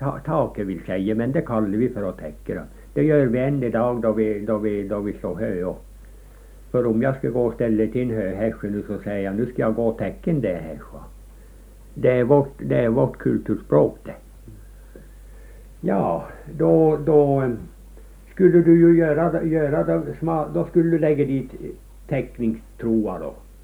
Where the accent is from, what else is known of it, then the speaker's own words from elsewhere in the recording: Västernorrland County, Sweden; Vi är ju ångermanlänningar vi, och de är jämtlänningar.